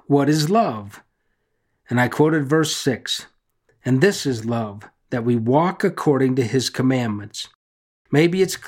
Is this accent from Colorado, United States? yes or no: yes; Denver, Colorado, United States; That's a little bit far from my hometown of Denver, Colorado.